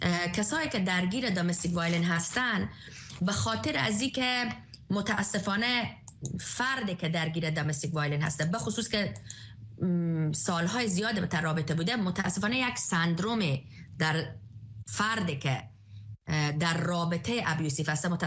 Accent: Afghanistan; moved away; چون من خارج از افغانستان هستم

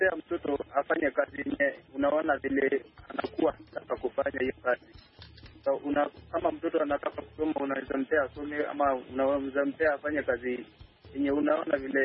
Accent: Kenya; nimetoka Kenya.

